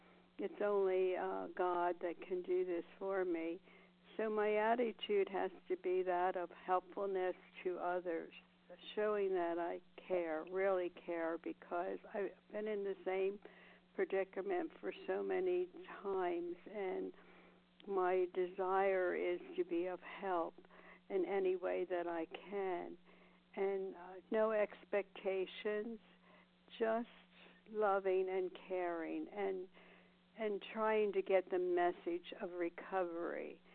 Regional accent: Las Vegas, Nevada, United States; I'm from Las Vegas, a recovered compulsive overeater.

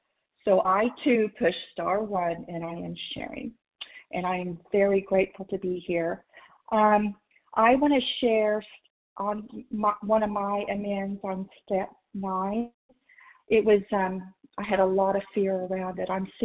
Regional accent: Oklahoma, United States; I am from Oklahoma

